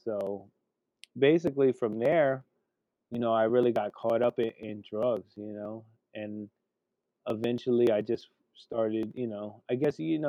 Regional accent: California, United States; now in New Jersey, United States; And, you know, we're from California. My mom's family, everybody's from California.

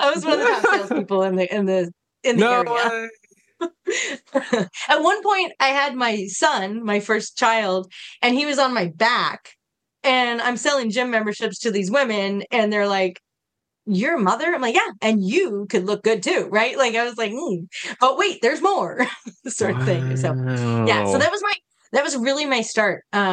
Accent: California, United States; moved away as an adult; I left California when I was 20. I was 20 years old and I moved to the East Coast from California and I had to figure shit out. I just did. I'd never been out of California.

